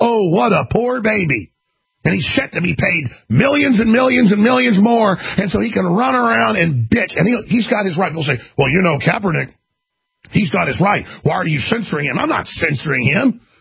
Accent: Dallas, Texas, United States; I was called a cracker-ass honky hundreds of times growing up in Dallas.

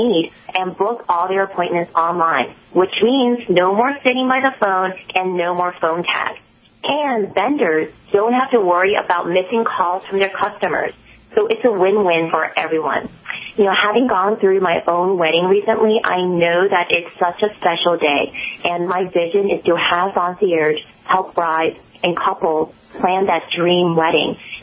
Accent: Virginia, United States; I grew up in Northern Virginia, and I'm actually a nerd at heart who majored in computer science and then went to law school.

